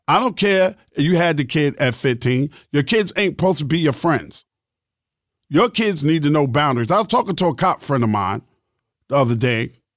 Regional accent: Queens, New York, United States; Because I'm from Queens, and fifth know goddamn well I'm trying to get my acting on.

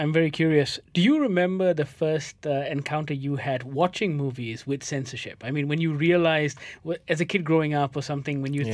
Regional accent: Malaysia; If you're watching movies growing up in Malaysia on television, you're used to all of these jump cuts.

